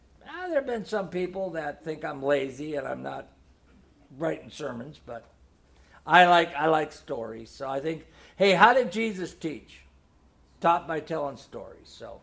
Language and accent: English; Milwaukee, Wisconsin, United States; And Jean Geitzen is from my home state of Milwaukee.